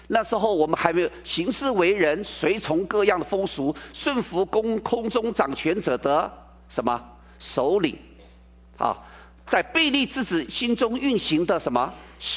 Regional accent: China; 所以我们中国人常讲我们是龙的传人啊，

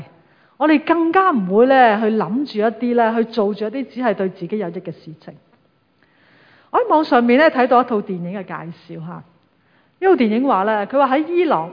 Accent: China; 抑或好像我们中国人说一句成语说，泰山崩于前而色不变

